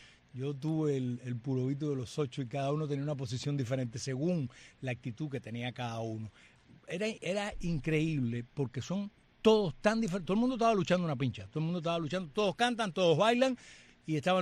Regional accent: Cuba; somos, de todas maneras, todos somos cubanos.

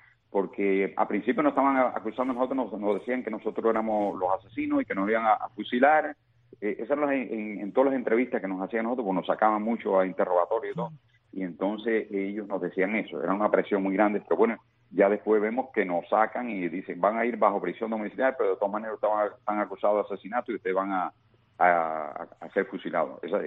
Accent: Cuba; moved away; así nos fuimos de Cuba

